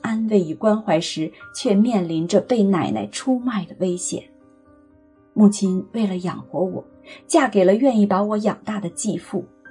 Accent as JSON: {"language": "Chinese", "country": "China", "tie": "born there", "said": "我于60年代出生在一个物资缺乏、非常贫困的中国山区。"}